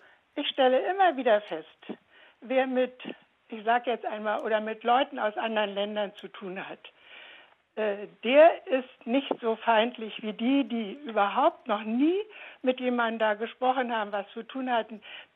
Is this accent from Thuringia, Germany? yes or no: no; Berlin, Germany; now in Lübeck, Germany; Ich bin Berlinerin, lebe seit 11 Jahren in Lübeck, in Schlutup, das ist ein Ortsteil von Lübeck.